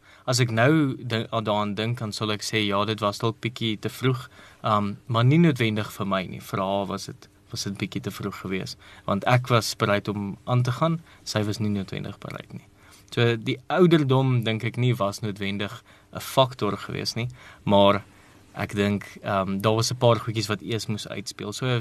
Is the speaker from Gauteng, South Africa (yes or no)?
yes; Pretoria, Gauteng, South Africa; ek het hier in Pretoria groot geword in Kameeldrif.